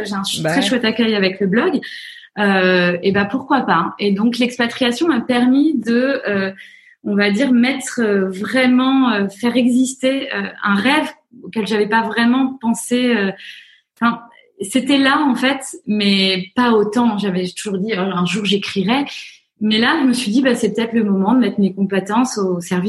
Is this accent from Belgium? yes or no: no; France; accent: French; mon accent, au bout de 2 minutes, on me dit « Oh, you're so French, you're so cute !»